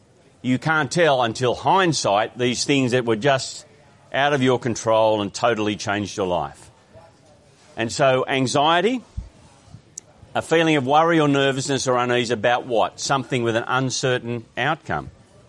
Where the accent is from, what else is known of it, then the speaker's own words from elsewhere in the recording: Grafton, New South Wales, Australia; I grew up in Grafton because my dad broke his ankle.